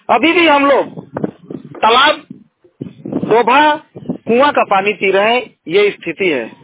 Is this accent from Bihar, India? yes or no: no; Paharkona, Jharkhand, India; गांव पहाड़कोना, पंचायत किनकेल, प्रखंड केरसई, जिला सिमडेगा का रहने वाला हूँ। मेरे पहाड़कोना गांव में लगभग 80 घर हैं।